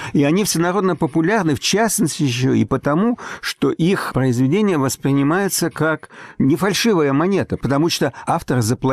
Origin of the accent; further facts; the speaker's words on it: Russia; moved away as an adult; now in United States; Мы уехали из Советского Союза, из тогдашней России, в общем, уже сложившимися людьми. То есть я прожил 30 с лишним лет в Советском Союзе. На сегодняшний момент я уже почти 40 лет прожил в Соединенных Штатах.